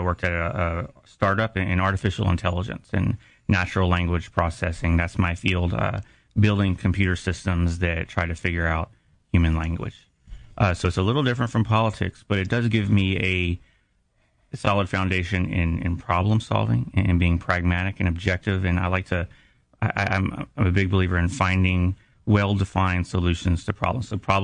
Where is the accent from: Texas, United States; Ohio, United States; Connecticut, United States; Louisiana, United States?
Louisiana, United States; Lafayette; also born or lived in Monroe, United States; So I was born in Monroe, Louisiana, which is in the north part of Louisiana. And then my mom decided to get her PhD, so we moved down to Lafayette, which is the heart of Cajun country, I guess.